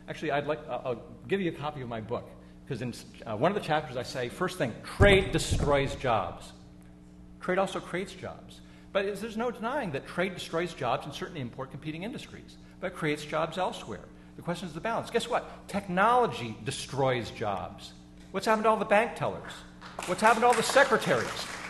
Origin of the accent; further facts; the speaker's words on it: New Hampshire, United States; Think about Manchester, New Hampshire. I'm from New Hampshire.